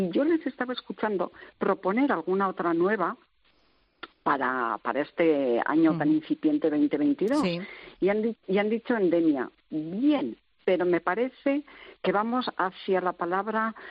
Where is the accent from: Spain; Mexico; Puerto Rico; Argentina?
Spain; Navarre; desde las Islas Canarias hasta Navarra, de donde yo vengo